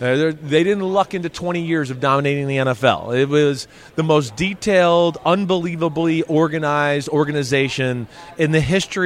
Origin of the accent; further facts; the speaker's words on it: New Jersey, United States; I'm from Jersey. I'm not afraid to kind of just say what's in my brain